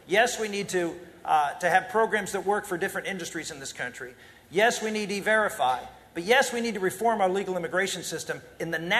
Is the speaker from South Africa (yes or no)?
no; Pennsylvania, United States; I grew up in western Pennsylvania, and you see pictures of my hometown and Pittsburgh, which was near my hometown